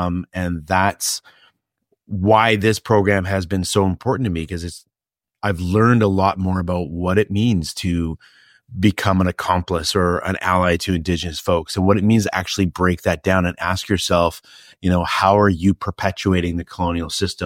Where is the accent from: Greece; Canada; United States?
Canada; I grew up in Canada, my family's from Canada